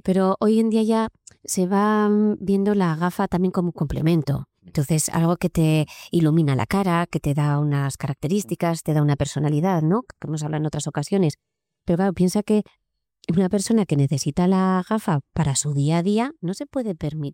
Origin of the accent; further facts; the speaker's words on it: Basque Country, Spain; A nosotros, como vascos, pues nos viene muy bien, porque también somos bastante cabezones.